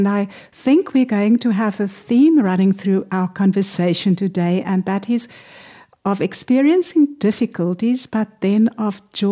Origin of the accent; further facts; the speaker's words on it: South Africa; you spent 2 months in Cape Town, in my home country.